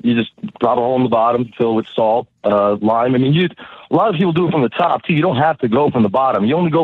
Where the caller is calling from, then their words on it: Brazil; I'm calling you from Brazil.